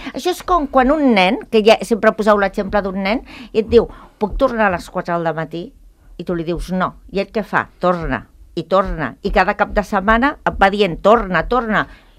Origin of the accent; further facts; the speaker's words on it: Catalonia, Spain; jo sóc catalana